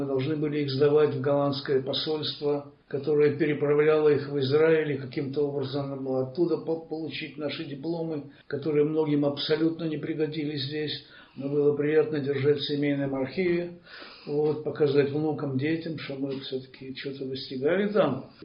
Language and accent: Russian; Belarus; now in Australia; Я уезжал не с Украины, а из Белоруссии